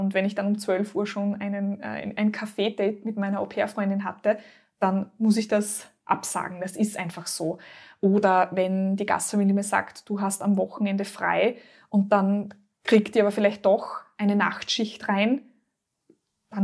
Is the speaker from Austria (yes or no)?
yes; Austria; Und gerade als Österreicherin war ich es gewohnt, dass am Sonntag nicht viel passiert.